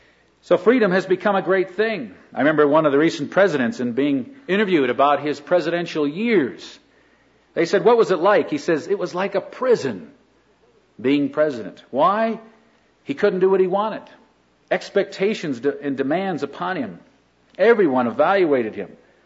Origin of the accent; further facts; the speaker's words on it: East Coast, United States; also born or lived in Austria / Germany; We grew up on the East Coast, my wife and I, and we just spent 11 years living over in Europe. We had a hardship assignment with the navigators, 4 years in Vienna, Austria, and then 7 years on the Rhine River in Germany.